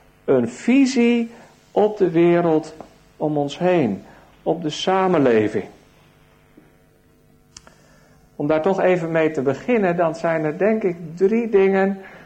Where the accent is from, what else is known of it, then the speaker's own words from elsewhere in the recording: Katwijk, South Holland, Netherlands; Mijn vrouw woonde in Rotterdam. Ik kwam zelf uit Katwijk.